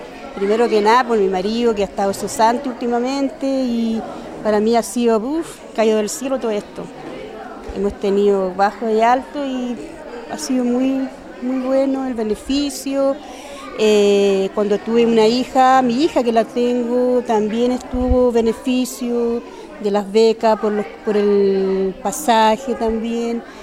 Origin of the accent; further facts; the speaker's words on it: Los Andes, Valparaíso, Chile; está en el Liceo Comercial de acá de Los Andes y soy del sector de Las Vizcachas.